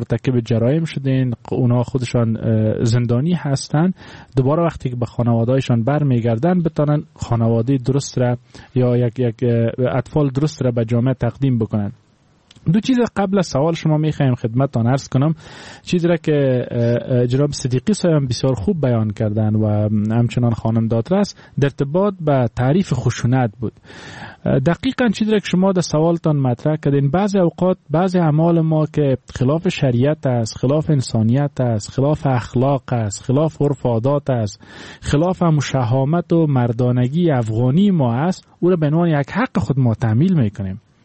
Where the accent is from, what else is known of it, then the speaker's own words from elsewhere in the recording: Afghanistan; همه ما افغان هستیم، از همین جامعه افغانی هستیم،